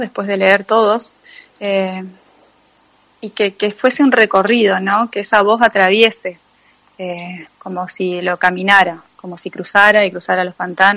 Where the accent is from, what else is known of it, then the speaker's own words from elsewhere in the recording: Viale, Entre Ríos, Argentina; yo crecí en Viale y Viale siempre fue una ciudad pequeña.